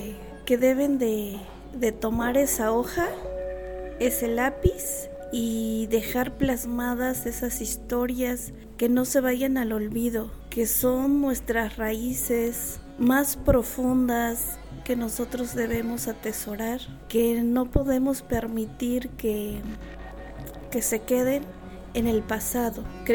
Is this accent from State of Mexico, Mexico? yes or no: no; Xocoyolo, Puebla, Mexico; vengo de la comunidad de Xocoyolo